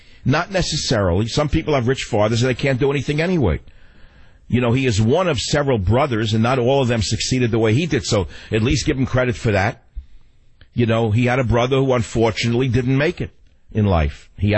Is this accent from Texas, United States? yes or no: no; New York City, New York, United States; Growing up in New York City, I liked the odd. I used to travel out to Coney Island on the subway